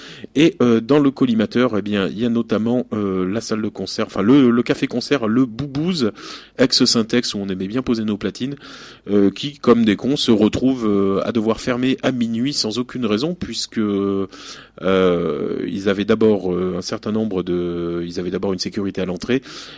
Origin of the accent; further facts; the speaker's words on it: Bordeaux, Nouvelle-Aquitaine, France; voilà ce qui nous fait rire en tant que bordelais